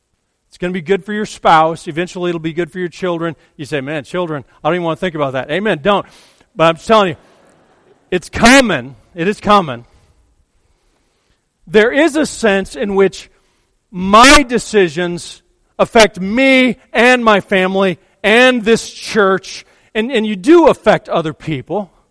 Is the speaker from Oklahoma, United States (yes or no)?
no; Colorado, United States; You know, I grew up in Colorado and there would be hunters